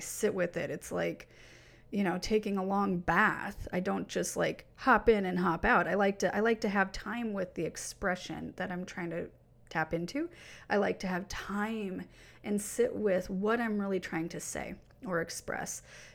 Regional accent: United States; normally in the culture that I grew up in here in the United States

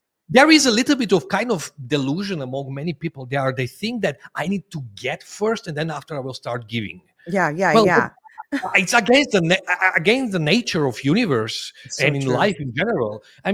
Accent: North Macedonia; English is a second language; Yeah, I'm originally from Macedonia. I'm born and raised until my very early 20s, like until 20 in Macedonia.

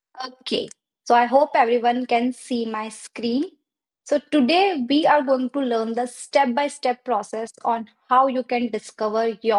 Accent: India; and I'm a business coach for coaches and I'm from India.

